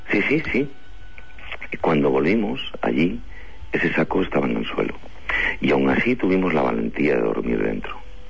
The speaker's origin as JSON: {"language": "Spanish", "region": "Castile and León", "country": "Spain", "said": "empecé a especializarme un poquito en mi tierra, en Castilla y León"}